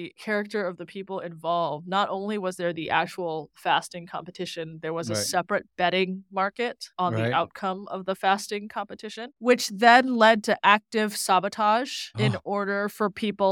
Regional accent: Singapore; growing up in Singapore in the 80s

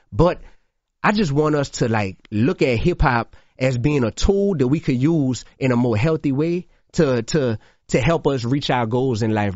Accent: New Orleans, Louisiana, United States; No, I'm from New Orleans.

